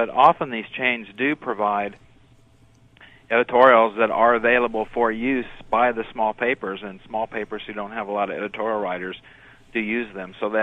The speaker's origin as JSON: {"language": "English", "town": "Evansville", "region": "Indiana", "country": "United States", "tie": "born or raised there", "said": "I grew up in Evansville, Indiana, down in the southwestern part of the state, you know, 100,000 people or so, and we had two newspapers."}